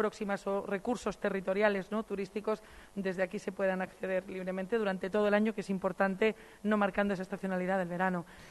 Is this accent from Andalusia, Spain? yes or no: yes; Málaga, Andalusia, Spain; soy malagueña y seguidora del Málaga.